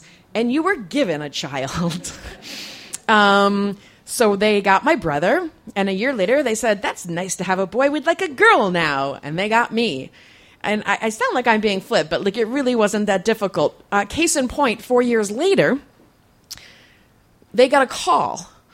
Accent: East Coast, United States; I'm from the East Coast, so I was born in 1970

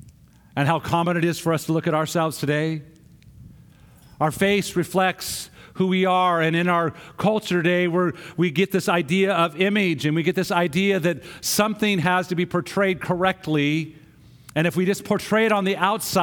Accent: Missoula, Montana, United States; I remember growing up in Montana. Anybody been to Montana? Montana, growing up in Missoula, went to Glacier Camp, or Glacier Park.

